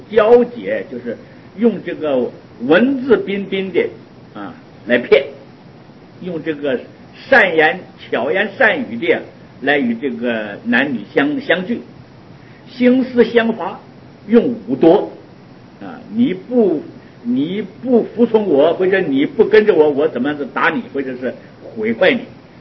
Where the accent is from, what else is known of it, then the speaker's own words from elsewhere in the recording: Northeast China, China; 我小时候啊，在我们老家啊，听他们老人讲啊